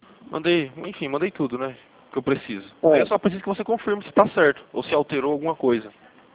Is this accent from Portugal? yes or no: no; São Paulo, Brazil; Sérgio, eu sou de São Paulo.